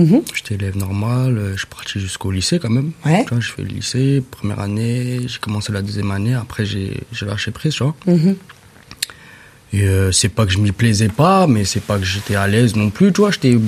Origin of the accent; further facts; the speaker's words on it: Champs-sur-Marne, Île-de-France, France; De là où j'ai grandi à Champs-sur-Marne.